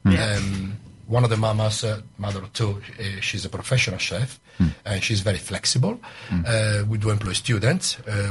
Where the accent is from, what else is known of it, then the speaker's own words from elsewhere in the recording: Sardinia, Italy; now in United Kingdom; I come from Sardinia with the ink squid black pasta.